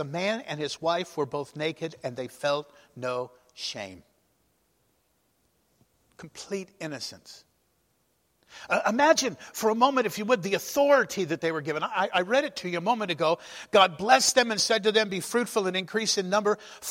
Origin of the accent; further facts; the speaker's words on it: Ireland; Well, I'm just Irish. We love those things, don't we?